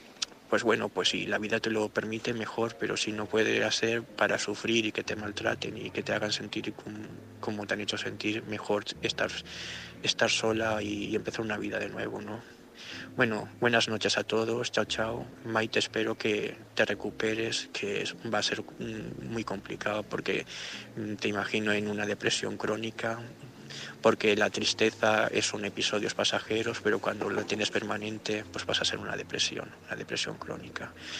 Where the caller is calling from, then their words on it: Gandia, Valencian Community, Spain; de Gandía.